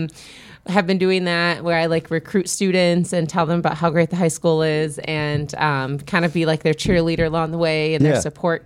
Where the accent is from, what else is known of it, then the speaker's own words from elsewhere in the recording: Indiana, United States; moved away as an adult; also born or lived in Michigan; now in Wilmington, United States; I am not from around here. So I grew up in Indiana, went to college in Indiana, lived overseas for years in many different places. But I was in Michigan as the last place I was for 5 years.